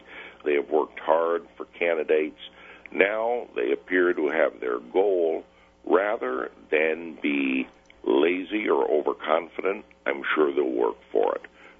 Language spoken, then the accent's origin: English; Connecticut, United States; In my home state of Connecticut, in the state of Massachusetts and elsewhere, Maryland, Oregon, abortion was being legalized already.